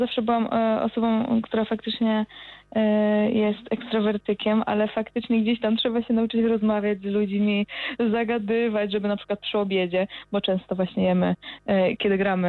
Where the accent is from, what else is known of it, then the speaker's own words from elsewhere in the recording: Poznań, Greater Poland Voivodeship, Poland; Tak, jestem z Poznania. Poznanianka z krwi i kości.